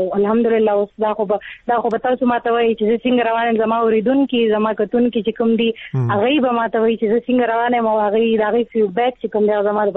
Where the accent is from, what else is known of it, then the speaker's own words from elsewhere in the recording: Peshawar, Khyber Pakhtunkhwa, Pakistan; now in Islamabad, Pakistan; موږ خاص ته پیښور یو خو زما وروڼه دلته جاب کوي اسلام آباد کې، نو ځکه موږ بس اسلام آباد کې ژوند کوو، د 13 لسو 11 کالو نه موږ اسلام آباد کې ژوند کوو.